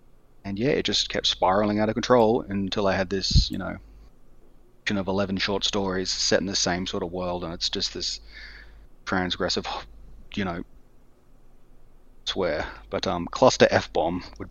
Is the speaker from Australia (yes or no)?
yes; Australia; also born or lived in Taiwan; now in Europe; I grew up in Australia, I lived a few years in Taiwan, and now I'm in Europe. So, yeah, moving around a bit lately.